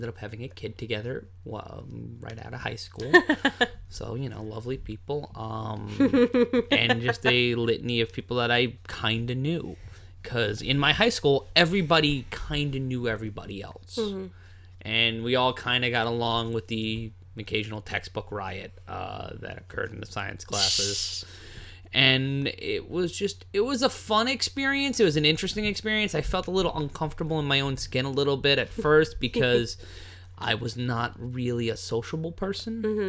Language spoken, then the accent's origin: English; New York City, New York, United States; I was going to take the fucking subway in originally because I grew up in New York City.